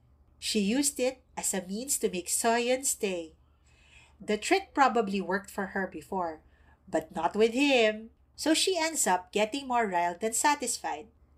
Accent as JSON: {"language": "English", "town": "Iloilo", "region": "Western Visayas", "country": "Philippines", "said": "Or in our family, because we are from Iloilo, we revert to Hiligaynon."}